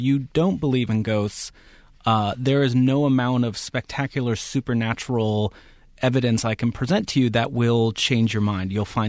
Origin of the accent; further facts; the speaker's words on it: San Jose, California, United States; I grew up in San Jose, California. I grew up near the Winchester Mystery House